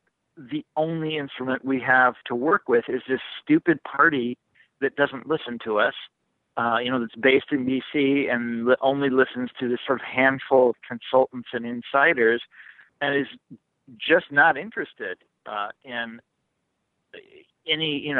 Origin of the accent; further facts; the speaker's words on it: Kansas City, United States; So, I grew up in Kansas City, and Kansas was always Republican, and Missouri was always Democratic.